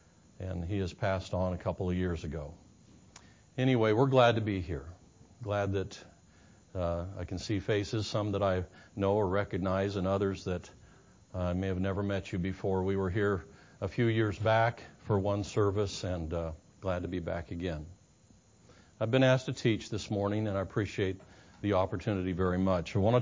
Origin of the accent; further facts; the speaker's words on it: Bakersfield, California, United States; I'm from Bakersfield, California.